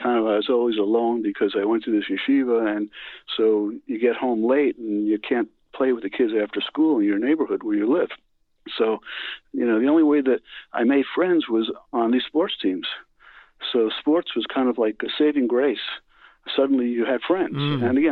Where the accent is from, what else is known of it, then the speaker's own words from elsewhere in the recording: Newark, New Jersey, United States; born there; Yeah, I was born in Newark, New Jersey, and I was very fortunate to be raised in the United States of America.